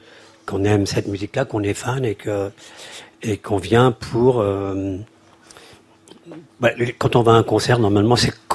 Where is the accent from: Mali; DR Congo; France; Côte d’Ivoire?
France; moi, je suis français, je chante en français